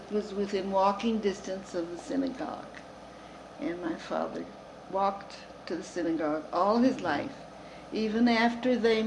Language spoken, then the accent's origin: English; Toledo, Ohio, United States; born there; And I was born in Toledo, as were my two sisters.